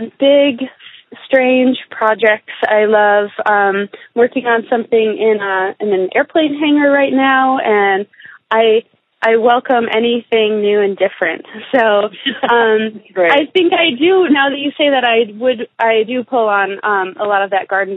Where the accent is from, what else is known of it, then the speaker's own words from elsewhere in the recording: Michigan, United States; also born or lived in Portland, Oregon / Olympia, Washington; I'm originally from Michigan, but I traveled around a little, including living out in Portland, Oregon, and Olympia, Washington. I went to school at the Evergreen State College.